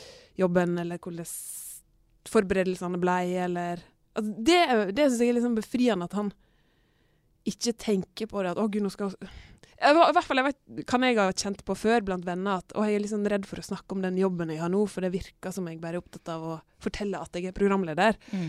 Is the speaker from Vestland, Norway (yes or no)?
yes; Førde, Vestland, Norway; Så jeg kommer fra den største plassen I fylket Førde, Norges styggeste by.